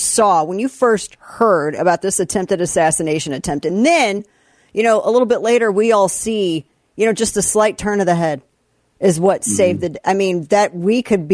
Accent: Missouri, United States; I come from Ozark territory. You know, you come from the woods in Tennessee and all that. And I'm, you know, we're down by the, you know, down southern Missouri.

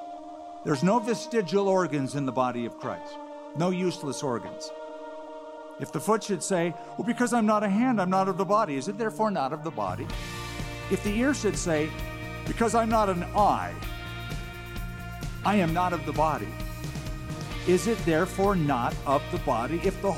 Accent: California, United States; Years ago, I'm from California, and we would go to Venice Beach.

